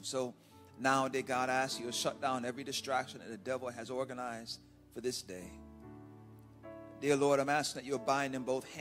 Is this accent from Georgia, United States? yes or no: no; Miami, Florida, United States; I'm from Miami.